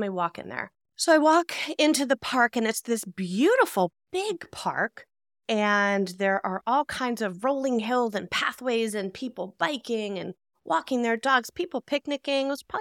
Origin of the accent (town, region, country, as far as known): New Jersey, United States; born or raised there